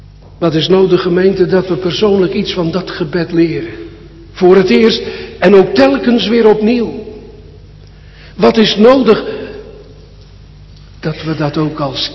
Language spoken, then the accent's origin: Dutch; Sliedrecht, South Holland, Netherlands; born there; dat was in Sliedrecht, mijn geboorteplaats.